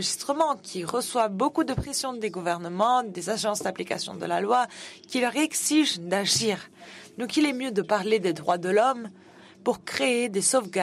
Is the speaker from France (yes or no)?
no; Tunisia; je suis africain, je viens de la Tunisie.